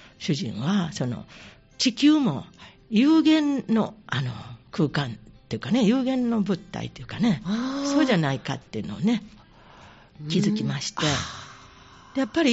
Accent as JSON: {"language": "Japanese", "town": "Kadoma", "region": "Osaka", "country": "Japan", "tie": "born there", "said": "私は大阪の門真市北河内郡の河内の生まれです。"}